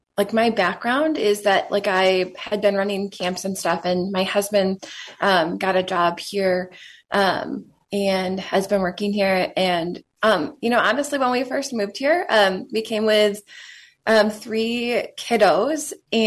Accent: Monticello, Wisconsin, United States; So I grew up in Monticello, Wisconsin. It's teeny tiny, down at the south part of the state near New Glarus.

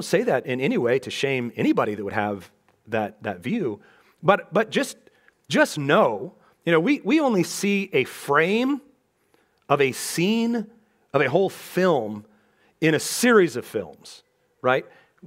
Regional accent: West Coast, United States; growing up on the West Coast, my kids living on the West Coast

